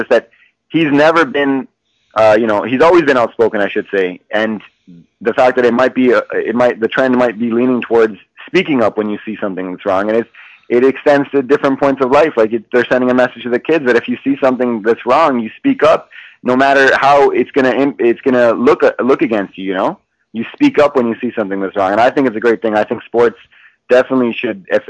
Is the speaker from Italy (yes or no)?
no; Canada; I appreciated it as a Canadian.